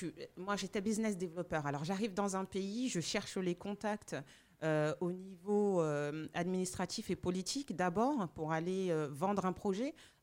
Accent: France; now in Gabon; Alors, moi, je suis née et grandie en France.

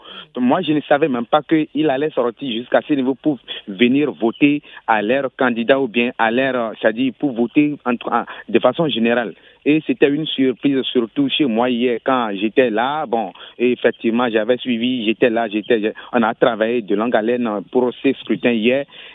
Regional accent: Benin; je suis toujours un citoyen du Bénin, même si les choses ne vont pas normalement. Bon, en tout cas, je suis vraiment un citoyen du Bénin.

